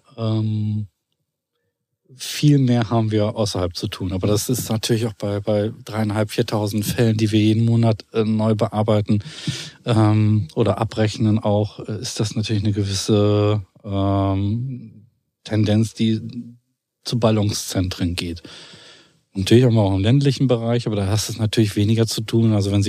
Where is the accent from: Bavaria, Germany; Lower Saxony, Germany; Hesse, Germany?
Lower Saxony, Germany; Hessisch Oldendorf; wir sind aus Hessisch-Oldendorf und wir wollen gerne da bleiben.